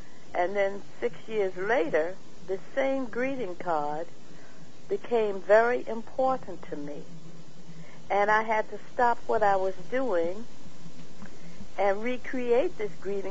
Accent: Virginia, United States; now in Massachusetts, United States; Yeah, I'm from Virginia, but I've lived up here for 20 years

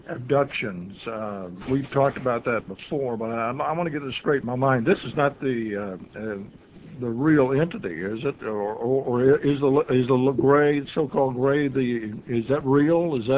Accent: Muskogee, Oklahoma, United States; My hometown.

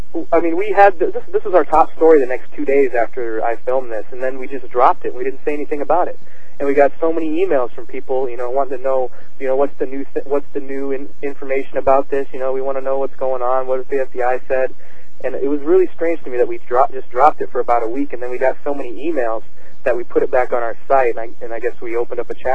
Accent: Nebraska, United States; I'm from Nebraska

